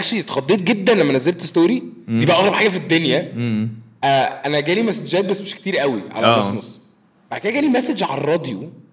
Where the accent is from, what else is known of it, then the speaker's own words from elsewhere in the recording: Egypt; البودكاست سين اللي عندنا في مصر هو غريب قوي